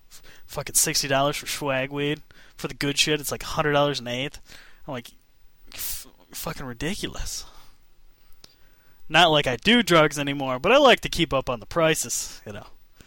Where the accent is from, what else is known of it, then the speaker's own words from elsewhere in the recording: Michigan, United States; I grew up in Michigan, and the type of weed I used to get for, like, $15, $20 an eighth or so, kids sell out here for, like, $60.